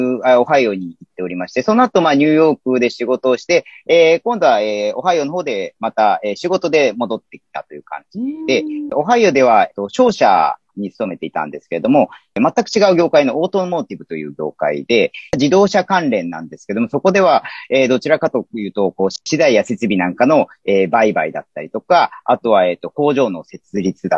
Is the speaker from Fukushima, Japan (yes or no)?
no; Machida, Tokyo, Japan; 町田で生まれ育って